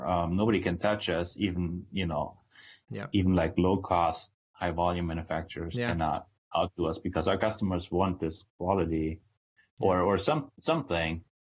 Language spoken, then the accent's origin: English; Germany; Being German, growing up in Germany, I would think that German cars have a very high quality